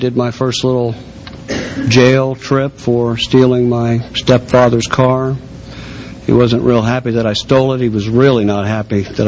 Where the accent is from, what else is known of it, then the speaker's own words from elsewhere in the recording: Buffalo, New York, United States; born there; I was born in Buffalo, New York, right near Niagara Falls, and my father was, in fact, alcoholic.